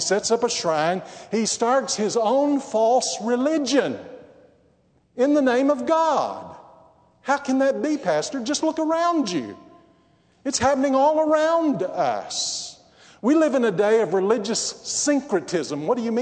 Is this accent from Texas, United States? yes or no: yes; Texas, United States; When I was growing up in Texas, they taught all the school children there a song about the boll weevil.